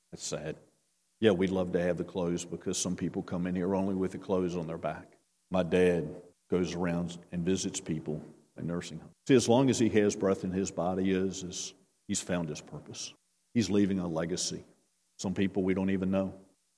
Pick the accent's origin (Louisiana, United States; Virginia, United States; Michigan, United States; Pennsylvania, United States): Virginia, United States; She's probably the only one in the room can understand me because I'm from Virginia too.